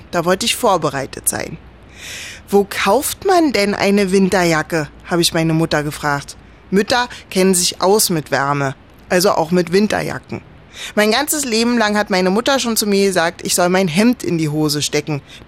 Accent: Berlin, Germany; Wir kommen aus dem Osten, aus der Hauptstadt der DDR.

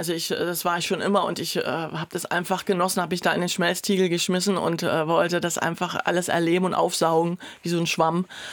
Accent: East Germany, Germany; Ich bin ja in der DDR groß geworden.

